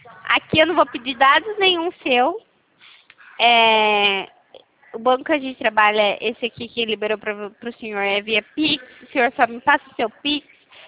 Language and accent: Portuguese; Campinas, São Paulo, Brazil; Eu sou do interior de São Paulo, Campinas.